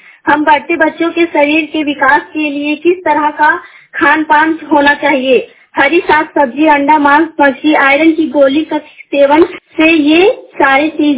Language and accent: Hindi; Vishnugarh, Jharkhand, India; मैं विष्णुगढ़ जिला हजारीबाग की रहने वाली हूँ।